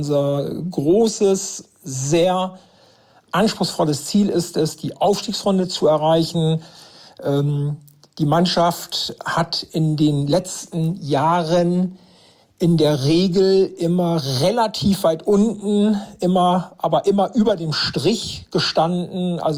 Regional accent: Lower Saxony, Germany; born there; ich selber stamme gebürtig aus dem Landkreis

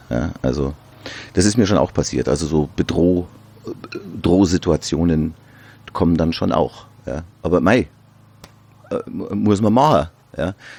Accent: Amberg, Bavaria, Germany; in meiner Heimat in der Oberpfalz in Amberg.

